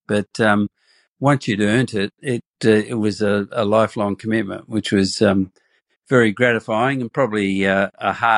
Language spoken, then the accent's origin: English; Yea, Victoria, Australia; I came from Yay in the northeast. I went to Scotch at boarding school